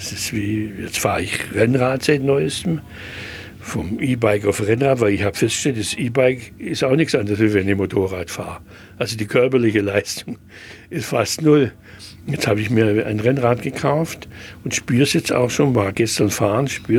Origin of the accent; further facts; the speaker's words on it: Schwäbisch Gmünd, Baden-Württemberg, Germany; ich komme ja aus Schwäbisch Gmünd. Das ist ja in leichtsinnigster Art und Weise katholisch mit der ganzen Festerei.